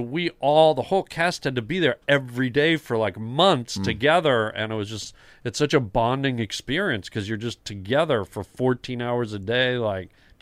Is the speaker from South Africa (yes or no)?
no; Toronto, Ontario, Canada; I grew up in Toronto, and when I was a kid in high school, me and all my buddies would walk downtown and hang out at a pizza parlor.